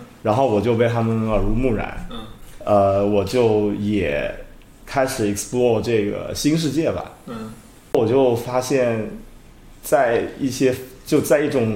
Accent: Shaoxing, Zhejiang, China; 我的初中高中都是在我的老家绍兴念的。

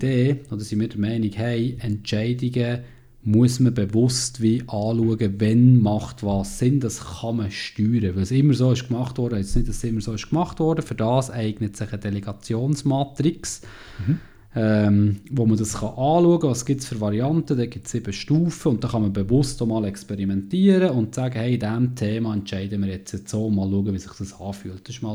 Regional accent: Switzerland; Als Schweizer Stimmbürger sollte es eigentlich ziemlich klar sein, wie das funktioniert.

